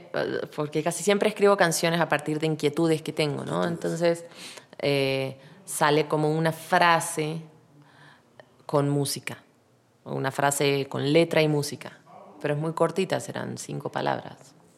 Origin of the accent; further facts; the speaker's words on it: Córdoba, Argentina; Y soy de Córdoba, de Argentina, vengo de una familia que no es de músicos, pero siempre me han apoyado mucho.